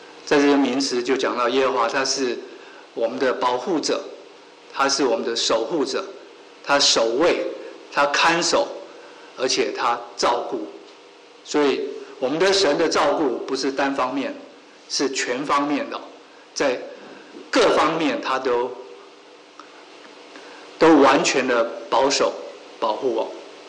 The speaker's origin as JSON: {"language": "Chinese", "country": "Taiwan", "moved": "yes", "said": "我从台湾来也是一样，回到台湾夏天的时候"}